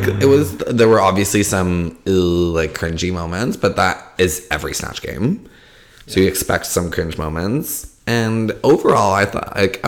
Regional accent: Canada; Okay, well we're Canadian

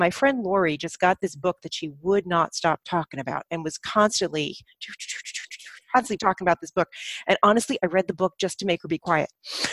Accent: New Jersey, United States; also born or lived in New York; now in Philadelphia, United States; I am originally from New Jersey and New York. And now I live in Philadelphia, Pennsylvania

